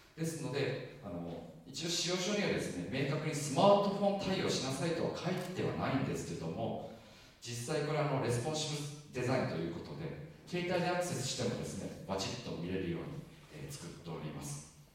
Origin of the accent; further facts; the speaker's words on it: Kagawa, Japan; 私本当に香川県から実は出たことがなくてですね、生まれも育ちも学校も就職先もということで、自分が生まれた実家からですね、半径20キロ以内で生活しているっていうので、